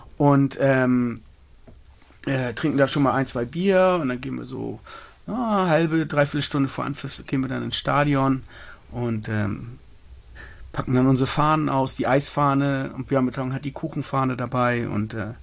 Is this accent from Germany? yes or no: yes; Schenefeld, Schleswig-Holstein, Germany; also born or lived in Hamburg; Ich bin in Hamburg-Altona geboren. Ich bin groß geworden in Schenefeld am Stadtrand. Also postalisch noch Hamburg, politisch schon Schleswig-Holstein, Kreis Pinneberg.